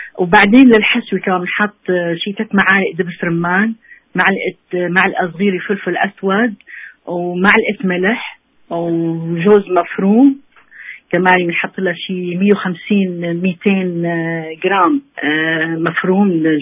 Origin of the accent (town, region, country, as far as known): Syria